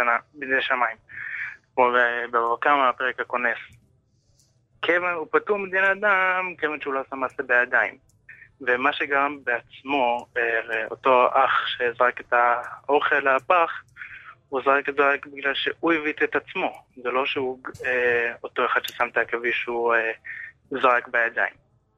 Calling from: Jerusalem, Jerusalem District, Israel

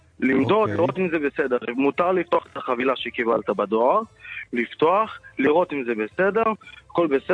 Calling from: Haifa, Haifa District, Israel; אני מחיפה.

